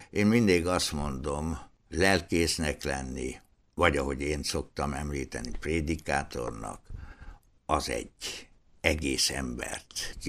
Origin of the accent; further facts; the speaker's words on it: Tiszalúc, Borsod-Abaúj-Zemplén, Hungary; Ugye én faluról jöttem, drága édesapám ott volt református lelkész Tiszalúcon